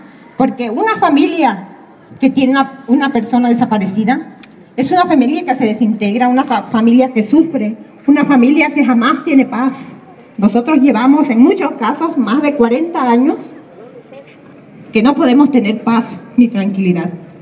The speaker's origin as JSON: {"language": "Spanish", "town": "Atoyac", "region": "Guerrero", "country": "Mexico", "tie": "born or raised there", "said": "Pues la mayoría, muchos de nosotros somos guerrerenses, ¿verdad?"}